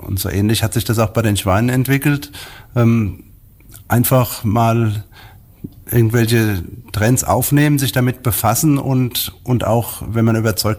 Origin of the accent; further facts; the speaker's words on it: Groß-Umstadt, Hesse, Germany; Ich bin hier auf dem Altmannshof groß geworden